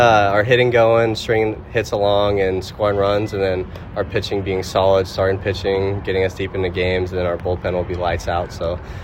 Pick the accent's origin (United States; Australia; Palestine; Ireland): United States; California; I grew up an Oakland A's fan.